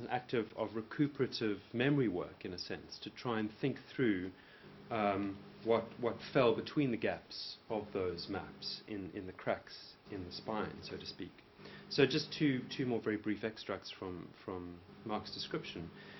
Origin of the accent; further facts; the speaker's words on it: Johannesburg, Gauteng, South Africa; Johannesburg, my hometown, the city I think I know, is not the city I think I know.